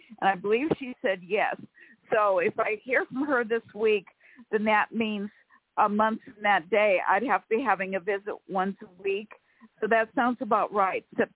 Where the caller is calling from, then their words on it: California, United States; from California.